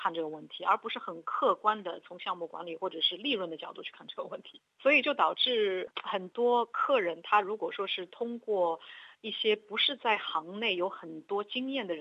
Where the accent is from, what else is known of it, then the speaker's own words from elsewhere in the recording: China; 因为我们中国人都是以人情为主的嘛